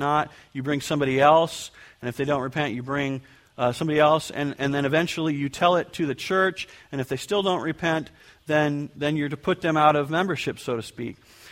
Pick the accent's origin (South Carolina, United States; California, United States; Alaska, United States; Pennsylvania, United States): California, United States; I remember back in my hometown in California, it's kind of the running joke that everybody had at one time been a part of the worship services of each of the churches in town.